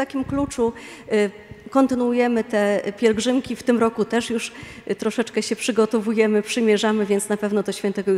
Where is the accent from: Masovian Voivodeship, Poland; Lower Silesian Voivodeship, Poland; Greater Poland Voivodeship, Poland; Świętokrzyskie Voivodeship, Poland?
Greater Poland Voivodeship, Poland; Pleszew; born there; bo urodziłam się całkiem niedaleko stąd, w Pleszewie.